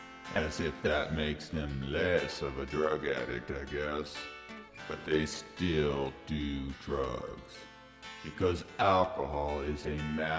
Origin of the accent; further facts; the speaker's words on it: United States; But as for me, I grew up in the United States.